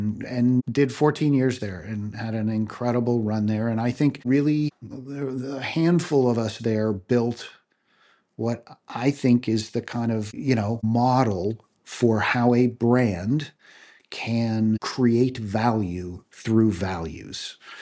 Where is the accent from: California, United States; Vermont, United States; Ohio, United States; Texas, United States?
Vermont, United States; Burlington; I grew up in Vermont and went to college and studied political science and came out of college knowing exactly what I wanted to do. I wanted to work for Bernie Sanders. I was a teenager growing up in Burlington as during his term as mayor.